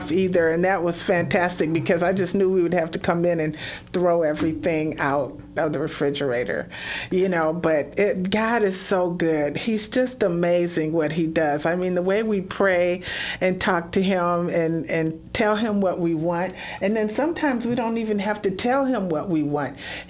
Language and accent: English; Michigan, United States; moved away as an adult; now in Florida, United States; I am from Michigan originally. And we moved here to Florida a couple years ago.